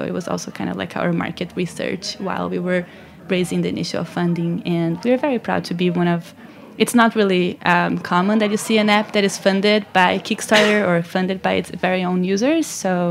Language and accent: English; Brazil; So I mentioned I'm from Brazil